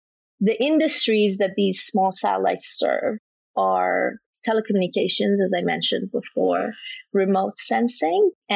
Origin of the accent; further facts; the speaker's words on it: Iran; I was born and raised in Iran